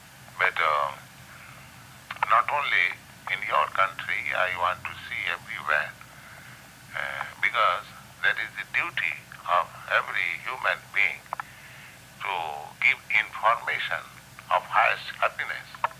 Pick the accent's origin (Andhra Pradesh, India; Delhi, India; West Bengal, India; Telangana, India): West Bengal, India; Kolkata; I was born and educated in Calcutta. Calcutta is my home place. So I was born in 1896